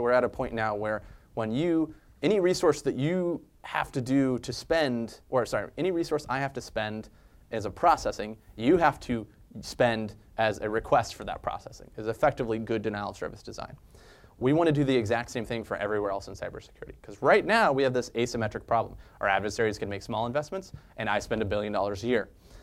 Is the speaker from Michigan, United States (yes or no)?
no; Kansas, United States; My grandparents are farmers. I grew up in Kansas doing farming.